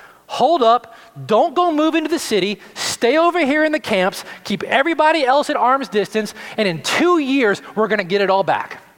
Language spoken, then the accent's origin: English; the South, United States; This, again, was another aspect of a world I grew up in the South, in the church.